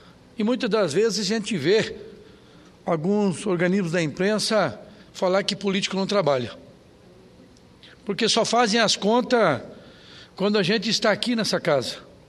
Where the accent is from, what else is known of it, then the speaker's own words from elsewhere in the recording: Maravilha, Santa Catarina, Brazil; also born or lived in Concórdia; Eu, que sou oriundo de Santa Catarina, nasci em Concórdia e me criei na cidade de Maravilha, que é a capital da criança